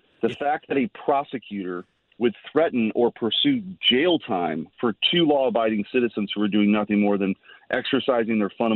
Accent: St. Louis, Missouri, United States; I'm from the St. Louis area.

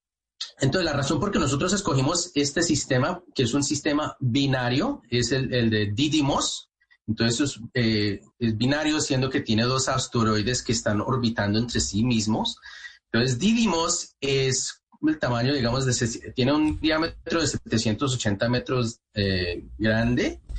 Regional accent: Manizales, Caldas, Colombia; born there; yo nací en Manizales, entonces, de ahí en la parte de Caldas.

